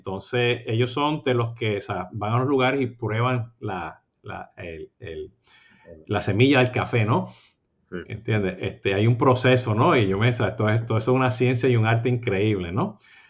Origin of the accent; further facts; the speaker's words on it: Puerto Rico; now in Florida, United States; Siendo puertorriqueño, pues estoy comprando mucho café de Puerto Rico, ¿no? Y viviendo aquí en la Florida, pues se consigue café en todos lados